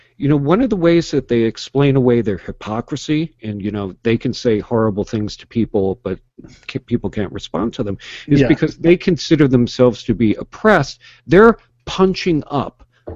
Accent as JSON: {"language": "English", "region": "New York", "country": "United States", "tie": "born or raised there", "said": "growing up on Long Island, we had a boat, we went skiing, we had a nice house"}